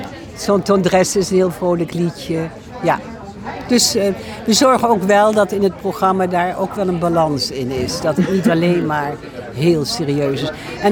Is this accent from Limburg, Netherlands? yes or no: yes; Sittard, Limburg, Netherlands; Frans, dat heb ik vroeger in Limburg geleerd. Ik kom uit Sittard, Limburg. En ik ben van voor de Mammoetwet.